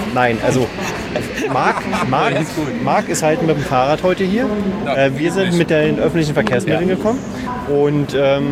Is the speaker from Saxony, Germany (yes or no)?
no; Berlin, Germany; Weil wir halt wir sind alle drei in der Stadt groß geworden, ne?